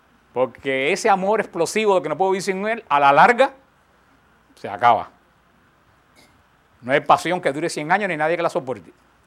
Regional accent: Cuba; moved away; cuando vine de Cuba en el año 80.

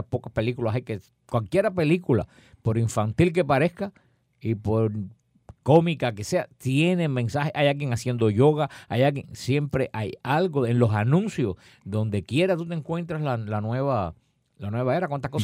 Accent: Mariel, Artemisa, Cuba; también allá a Cuba, allá a mi tierra, por lo mío a Mariel

